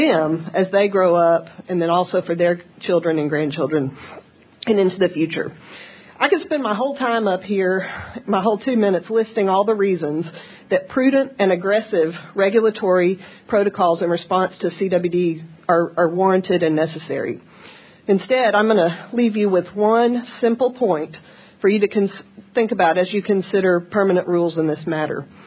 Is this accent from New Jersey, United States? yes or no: no; Lufkin, Texas, United States; from Lufkin, Texas.